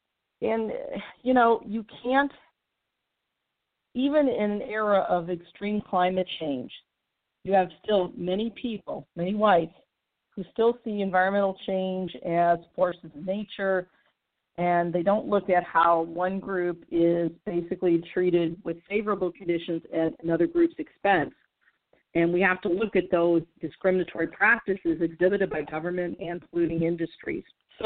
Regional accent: St. Louis, Missouri, United States; My hometown of St. Louis is a prime example.

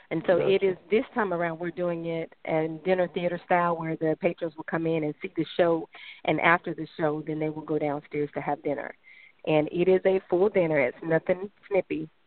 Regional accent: Reedsboro, North Carolina, United States; now in Mecklenburg County, United States; So originally born and raised in Reedsboro, North Carolina. Moved up to Wake County to raise my children.

